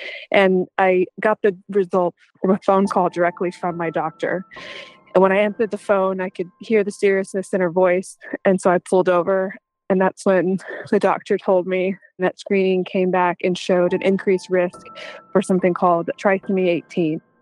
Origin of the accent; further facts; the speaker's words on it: Texas, United States; I'm a Texan. I'm a mother of two. I have been in Texas, raised here.